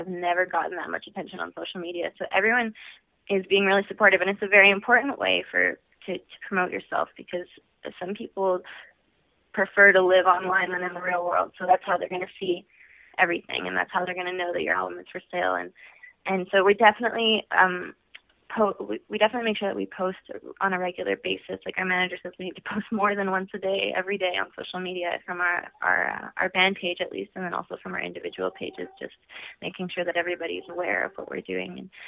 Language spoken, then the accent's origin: English; Montreal, Quebec, Canada; we are from Montreal, which we like because we love our city.